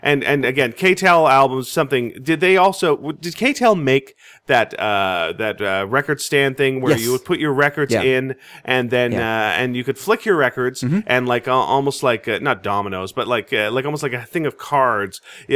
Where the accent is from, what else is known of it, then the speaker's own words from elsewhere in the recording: Canada; but as a Canadian kid, they would have their ads on.